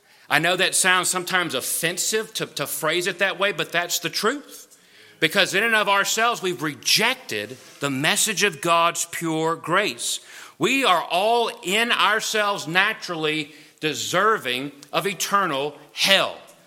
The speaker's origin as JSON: {"language": "English", "region": "Mississippi", "country": "United States", "said": "Now, most of you know that I'm from Mississippi."}